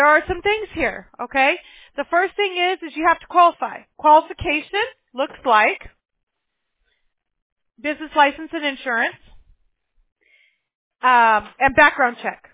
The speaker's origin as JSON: {"language": "English", "town": "Mobile", "region": "Alabama", "country": "United States", "tie": "born there", "said": "which I can say because I was born in Mobile, Alabama, which is about as far south as you can get, okay?"}